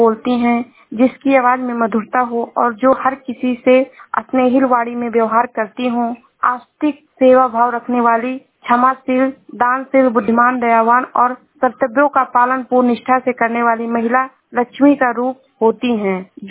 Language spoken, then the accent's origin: Hindi; Shravasti, Uttar Pradesh, India; मैं जिला श्रावस्ती से हूँ।